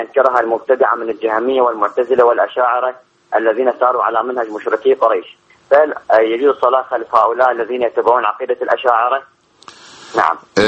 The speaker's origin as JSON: {"language": "Arabic", "country": "Iraq", "said": "طبعا نحن عندنا في العراق اغلب ائمه المساجد"}